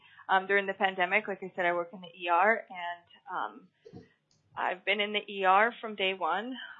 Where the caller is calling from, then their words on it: Anchorage, Alaska, United States; I'm calling from Anchorage on behalf of myself.